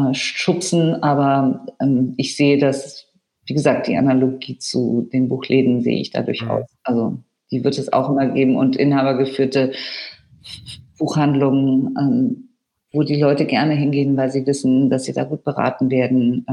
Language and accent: German; Bavaria, Germany; ich bin ja so ähnlich aufgewachsen da im Allgäu, wo du irgendwie wirklich kilometerweit fahren musstest, um überhaupt in einen Plattenladen zu kommen